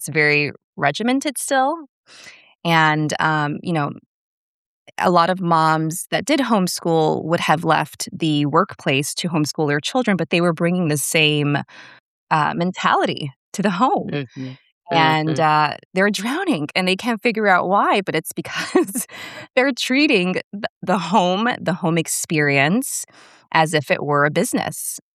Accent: New York, United States; now in Italy; The transition from being the New Yorker homeschooling mom to the living in Italy homeschooling mom has been life-changing.

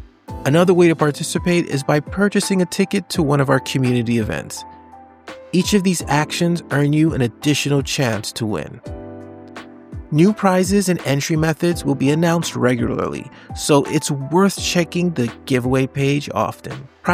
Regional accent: Florida, United States; Growing up in South Florida, the Miami Seaquarium was always there

